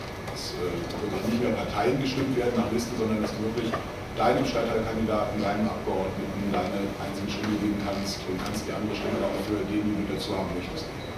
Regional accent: Germany; Ja, ich bin Deutscher, für die, die mich kennen.

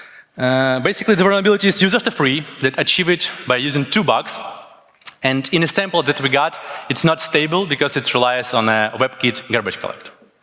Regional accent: Kyiv, Ukraine; English is a second language; I'm from Kyiv, Ukraine.

